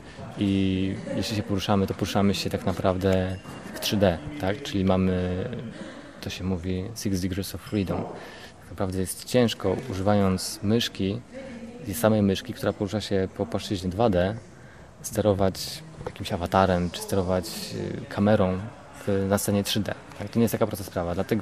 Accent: Olsztyn, Warmian-Masurian Voivodeship, Poland; now in Ireland; Jako, że jestem z Olsztyna

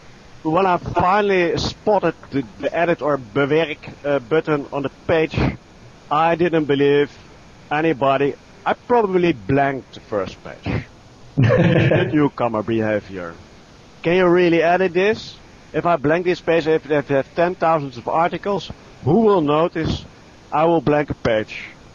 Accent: The Hague, South Holland, Netherlands; I'm from the Netherlands. I live in The Hague. I'm married. I have two daughters.

